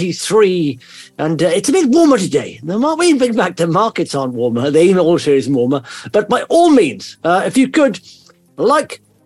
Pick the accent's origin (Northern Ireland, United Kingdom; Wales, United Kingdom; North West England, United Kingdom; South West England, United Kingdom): Wales, United Kingdom; obviously I'm from Wales, but I used to drive back and forth.